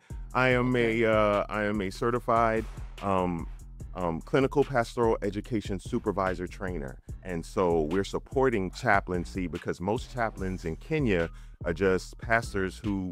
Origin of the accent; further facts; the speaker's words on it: Brooklyn, New York, United States; You know, I grew up in Brooklyn.